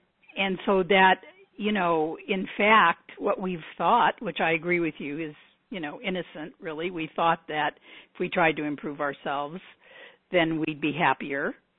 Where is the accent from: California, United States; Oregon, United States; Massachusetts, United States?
Oregon, United States; I'm from Oregon.